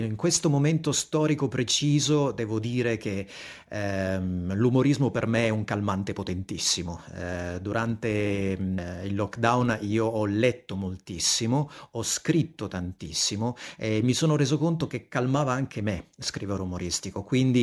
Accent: Apulia, Italy; io sono nato a Bari e poi ho vissuto tutta la vita in provincia di Taranto, però io sono nato al Policlinico di Bari

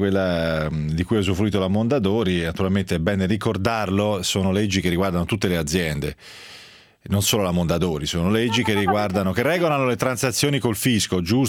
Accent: Tuscany, Italy; Sicuramente più di me, che sono toscano e non ho una lingua

